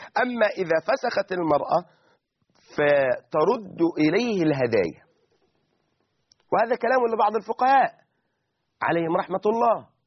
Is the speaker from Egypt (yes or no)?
yes; Egypt